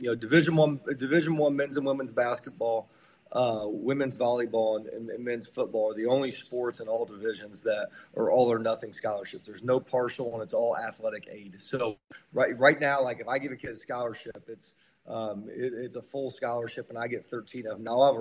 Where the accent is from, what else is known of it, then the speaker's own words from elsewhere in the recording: Indianapolis, Indiana, United States; But to be able to do it in my hometown, you know, I'm from Indianapolis. I'm an Indianapolis guy through and through.